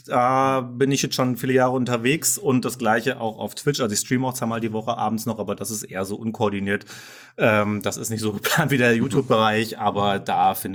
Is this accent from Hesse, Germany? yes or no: yes; Fulda, Hesse, Germany; ich komme ebenfalls aus Fulda